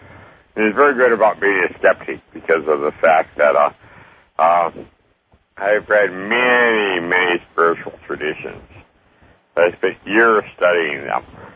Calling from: Melbourne Village, Florida, United States; I'm calling from Melbourne Village, Florida.

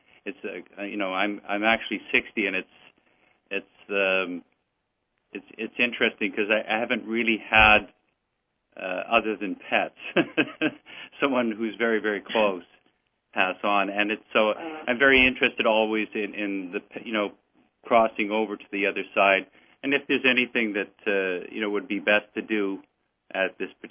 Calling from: Toronto, Ontario, Canada; I'm in calling from Toronto.

